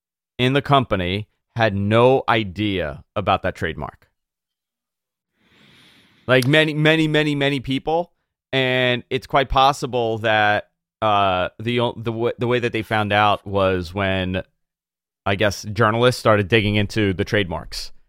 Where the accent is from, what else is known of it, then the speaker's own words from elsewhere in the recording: Staten Island, New York, United States; I can't do a Pete Davidson. I'm from Staten Island.